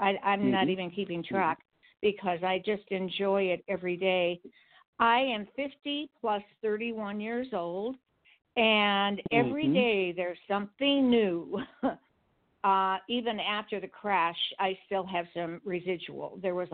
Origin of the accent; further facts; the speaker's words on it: Paso Robles, California, United States; I'm from Paso Robles, California. It's halfway between Los Angeles and San Francisco in a beautiful brick-growing area.